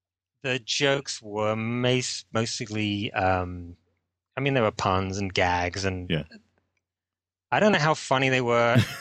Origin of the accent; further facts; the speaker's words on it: England, United Kingdom; I think growing up in England, there was a lot of comics